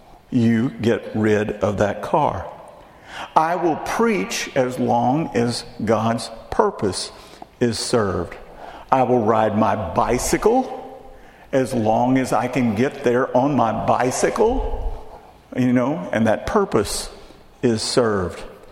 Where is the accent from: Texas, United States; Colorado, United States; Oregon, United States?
Texas, United States; And in my hometown, in Texas, there was one thing that made our town distinct.